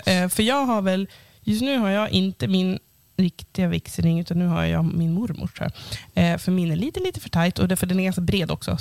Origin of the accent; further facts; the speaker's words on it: Cyprus; now in Sweden; Jag vet ju ändå lite om guld för att jag kommer från Cypern och där är guldet annorlunda.